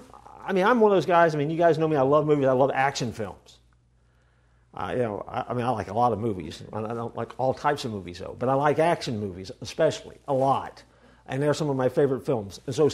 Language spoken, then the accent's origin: English; Orlando, Florida, United States; So I grew up in College Park in the 32804, baby.